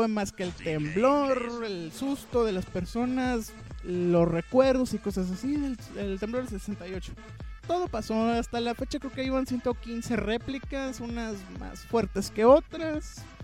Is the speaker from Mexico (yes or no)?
yes; Mexico; ya saben cómo somos nosotros los mexicanos